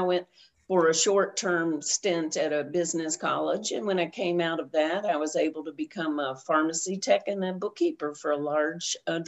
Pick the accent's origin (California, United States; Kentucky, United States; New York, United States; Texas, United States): Kentucky, United States; Bardstown; born there; I was born in Kentucky, in Bardstown, Kentucky, and that is the bourbon capital of the world and America's most beautiful little town, actually.